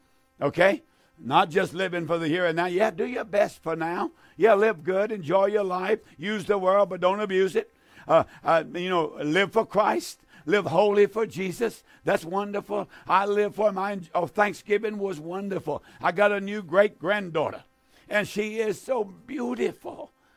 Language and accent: English; United States; I'm an American. I love my nation. I love my nation. I'm American to the core.